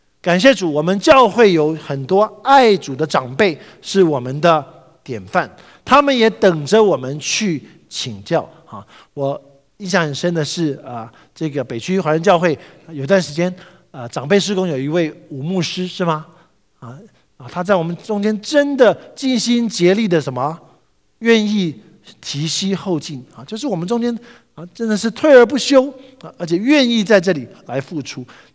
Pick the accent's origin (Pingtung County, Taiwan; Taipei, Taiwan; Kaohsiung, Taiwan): Taipei, Taiwan; now in North America; 我是从台北来的，台北是一个 很方便的地方